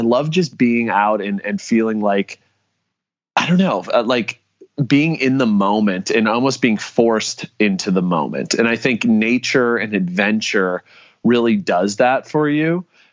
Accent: Minnesota, United States; but I got into film because I grew up in Minnesota.

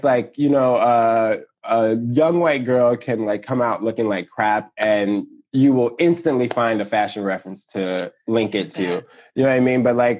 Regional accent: Chicago, Illinois, United States; I grew up on the South Side of Chicago. I came out when I was 14.

